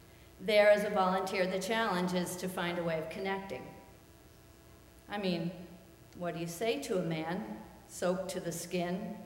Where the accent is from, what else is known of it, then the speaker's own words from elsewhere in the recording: Illinois, United States; I'm from Illinois, so palm trees still strike me as something alien.